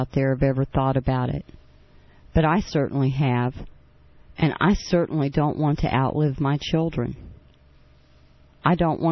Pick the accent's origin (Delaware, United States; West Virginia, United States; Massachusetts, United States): West Virginia, United States; I was brought up here in West Virginia, born and raised.